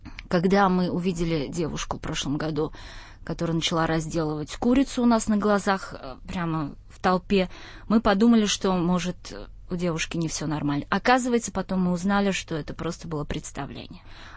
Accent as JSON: {"language": "Russian", "country": "Russia", "also_born_or_lived": "Kazan", "lives_now": "Prague, Czech Republic", "said": "Во-первых, я из России, из бывшего Советского Союза, участвую в организации американского праздника Хэллоуин в Праге."}